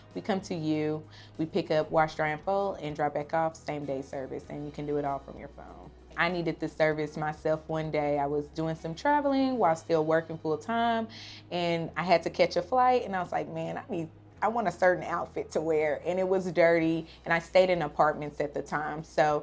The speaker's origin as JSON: {"language": "English", "town": "Tulsa", "region": "Oklahoma", "country": "United States", "tie": "born or raised there", "said": "I am born and raised in Tulsa. I'm a Tulsa native."}